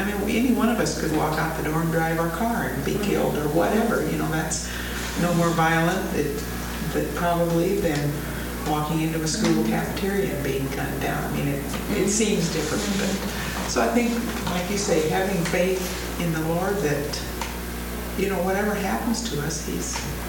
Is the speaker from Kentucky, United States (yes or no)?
no; Oregon, United States; Well, I'm from Oregon, so of course the Springfield shooting was very close to all of us.